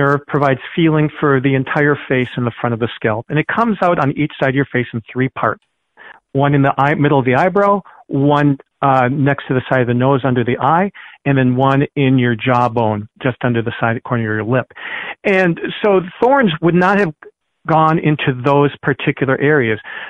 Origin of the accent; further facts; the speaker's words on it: Michigan, United States; Now, I used to think a reed, growing up in Upper Michigan, oh, it's like a cattail, right?